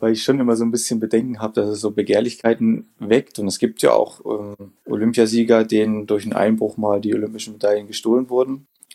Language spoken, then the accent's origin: German; Thuringia, Germany; genauso wie Thüringer Wald in meiner Heimat